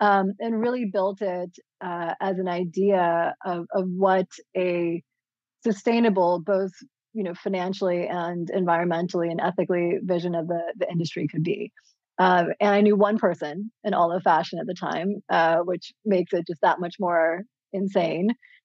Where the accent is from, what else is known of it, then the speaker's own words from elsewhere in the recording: Midwest, United States; I grew up in the Midwest at a really kind of crazy time in the 80s, Midwest and Rust Belt.